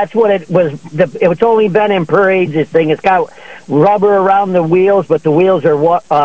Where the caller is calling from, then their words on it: Bloomfield, New York, United States; Bloomfield, New York.